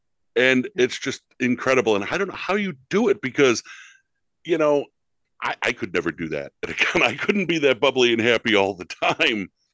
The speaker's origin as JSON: {"language": "English", "town": "Buffalo", "region": "New York", "country": "United States", "said": "I had to go because I'm from Buffalo, New York."}